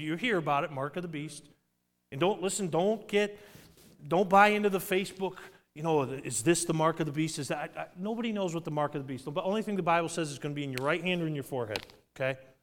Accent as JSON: {"language": "English", "region": "Massachusetts", "country": "United States", "tie": "born or raised there", "said": "I grew up in Massachusetts. We had toll roads all the time."}